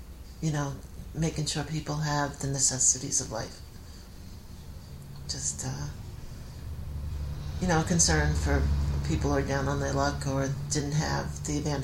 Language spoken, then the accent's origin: English; Merrick, New York, United States; I grew up on Long Island in Merrick. We lived in the same house, in fact. My parents owned the same house until last year when it got sold and they moved upstate to be with us. It's the suburbs of New York City.